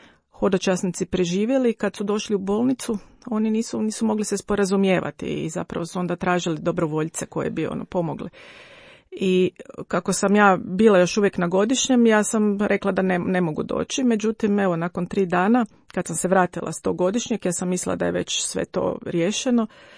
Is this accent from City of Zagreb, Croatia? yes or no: yes; Zagreb, City of Zagreb, Croatia; cijeli svoj život provela sam u Zagrebu. Evo, tako da sam prava purgerka, ako mogu to tako nazvati.